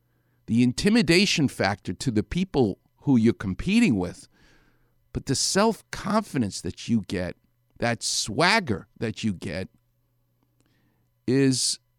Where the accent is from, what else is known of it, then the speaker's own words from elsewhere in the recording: New York City, New York, United States; I'm from New York City.